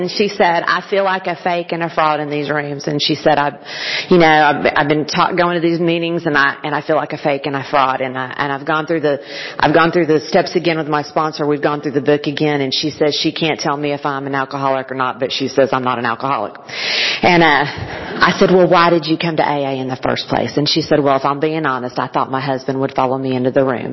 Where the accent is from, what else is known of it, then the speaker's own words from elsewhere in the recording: Oklahoma, United States; You know, I'm from Oklahoma. We're a football state.